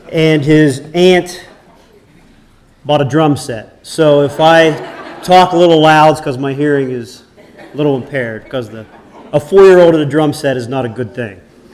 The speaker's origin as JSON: {"language": "English", "town": "Barnesville", "country": "United States", "said": "I'm from Barnesville."}